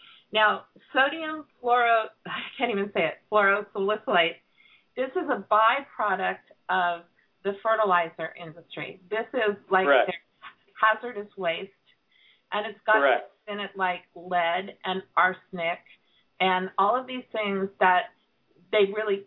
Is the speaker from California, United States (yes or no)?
yes; California, United States; when we were kids growing up in Contra Costa County.